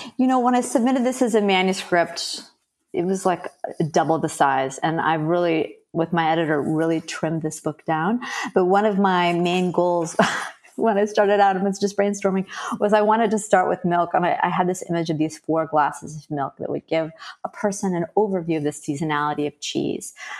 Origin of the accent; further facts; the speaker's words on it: Wisconsin, United States; now in Philadelphia, United States; You know, when I moved to Philadelphia from Wisconsin, I really missed cheese. I mean, it's bizarre, because if I'd stayed in the state of Wisconsin, I'm sure I never would have started a blog coming out of fromage.